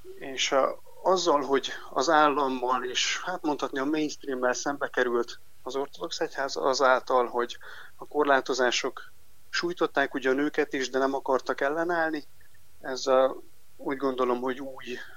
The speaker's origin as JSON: {"language": "Hungarian", "region": "Transylvania", "country": "Romania", "said": "erdélyi magyarként"}